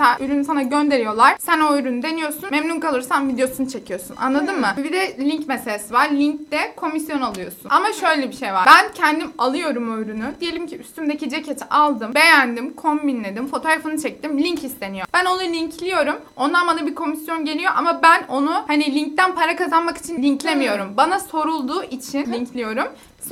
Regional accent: Malatya, Turkey; Ben Altınbaş Üniversitesi Eczacılık Fakültesi 2. sınıf öğrencisiyim. Malatyalıyım.

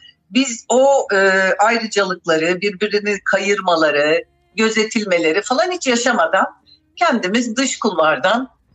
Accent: Ankara, Turkey; also born or lived in Germany / Antalya; ben Almanya'da doğdum. 7 yaşında döndü ailem buraya. Beni de getirmişler tabii ki. O zaman bir söz hakkım olmadığı için. Sonra önce Ankara. Ankara'da ilk ve ortaokulu

